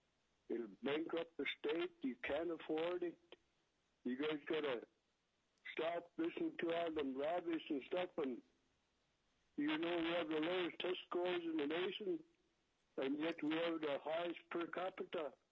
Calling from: Alaska, United States; I'm calling from Aurora, Alaska. I'm a district owner of the poorest regions in the state.

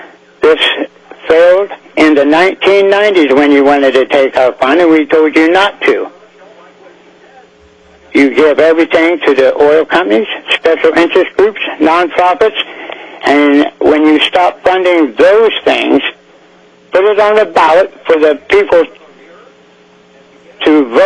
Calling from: Kasilof, Alaska, United States; I'm calling from Kasilov, Alaska.

